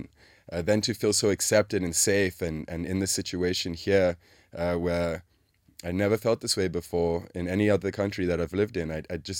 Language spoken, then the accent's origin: English; South Africa; And because I was from South Africa